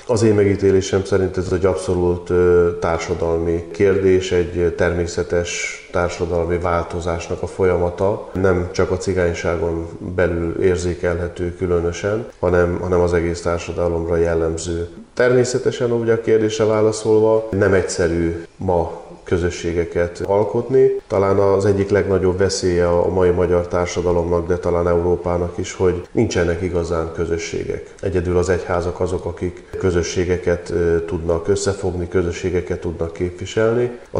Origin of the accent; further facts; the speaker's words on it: Békés, Hungary; Itt ebben a házban gyerekeskedtem, oda vittek haza a szülők a szülőotthonból, és 6 éves koromig ott éltem.